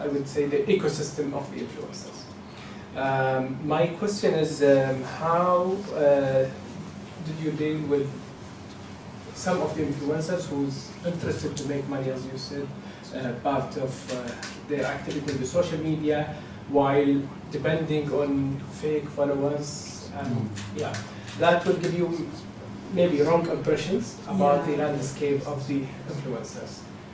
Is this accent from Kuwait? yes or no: yes; Kuwait; now in Dubai, United Arab Emirates; I'm from Kuwait, living in Dubai, in the communication and PR sector.